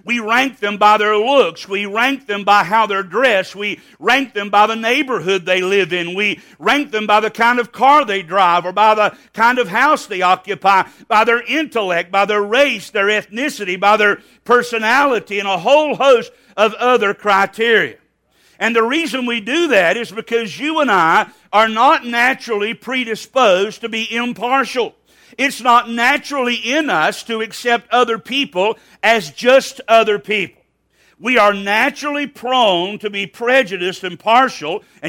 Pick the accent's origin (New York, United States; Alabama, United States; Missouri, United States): Alabama, United States; I was raised in Alabama in the 1960s and 1970s. I was there during desegregation. I was there during race riots.